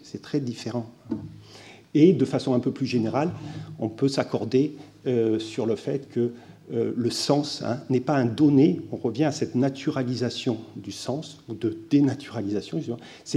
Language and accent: French; Provence-Alpes-Côte d'Azur, France; born there; le fait que je suis né dans les Alpes-Maritimes, 06